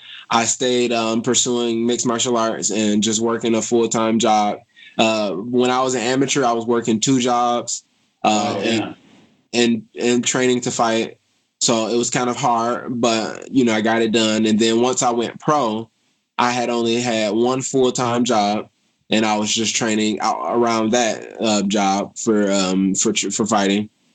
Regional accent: Detroit, Michigan, United States; it was tough growing up in Detroit.

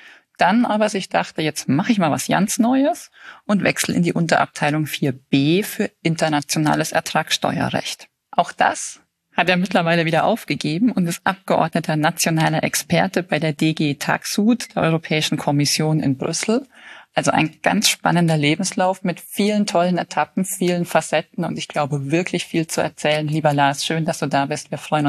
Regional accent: Bayreuth, Bavaria, Germany; born there; Und ich bin auch in Bayreuth geboren.

